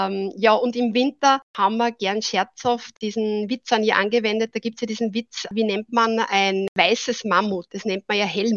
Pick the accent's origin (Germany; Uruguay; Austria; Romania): Austria; ich bin 51 Jahre alt. Ich bin aus Österreich, darum hoffe ich sehr, dass ich nicht allzu sehr in den Dialekt verfalle.